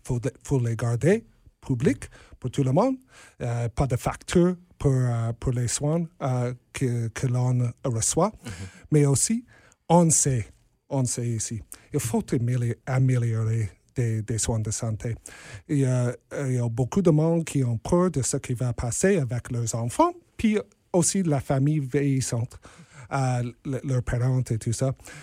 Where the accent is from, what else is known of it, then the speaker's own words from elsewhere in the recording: Saskatchewan, Canada; now in Winnipeg, Canada; J'ai grandi dans la Saskatchewan, évidemment, mais j'ai déménagé à Winnipeg en 2008.